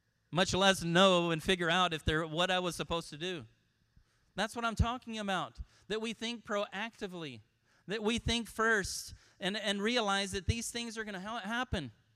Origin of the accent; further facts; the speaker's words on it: Brazil; moved away; when I moved here from Brazil, you live in a region that has a weather anomaly that's different than most places.